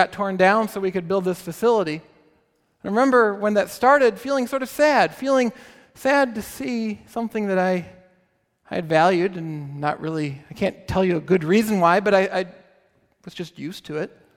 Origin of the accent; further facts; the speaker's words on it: St. Charles, United States; But growing up in St. Charles, I remember always thinking they looked kind of interesting.